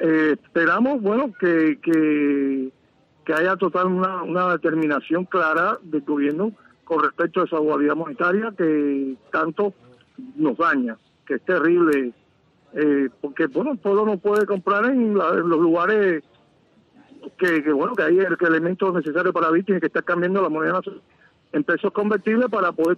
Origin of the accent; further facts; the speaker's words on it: Cuba; a mí como cubano de a pie